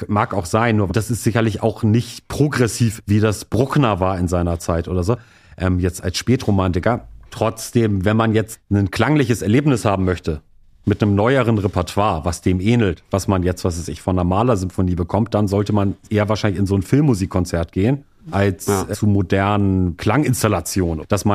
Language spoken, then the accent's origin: German; Hamburg, Germany; bin natürlich jetzt mit dem Aura des Nachtlebens sozialisiert als Hamburger